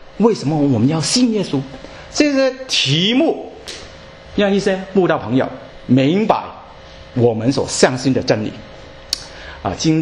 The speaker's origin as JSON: {"language": "Chinese", "country": "China", "said": "总是真的东西放在我们中国人的手里面，就会将真变成假了啊。"}